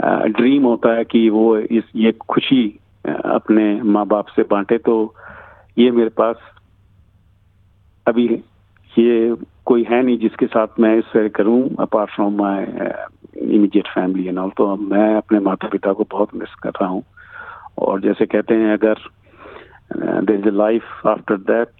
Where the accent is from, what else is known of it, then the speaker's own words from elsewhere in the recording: Nagaland, India; तो मैं उसी क्षेत्र से हूँ, यरबी जो एक जगह है गंगालैंड